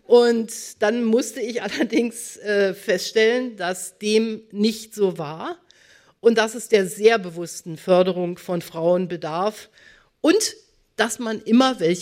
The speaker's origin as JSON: {"language": "German", "region": "East Germany", "country": "Germany", "said": "Ich war ja so eine doppelte Minderheit. Ich war Ostdeutsche und Frau."}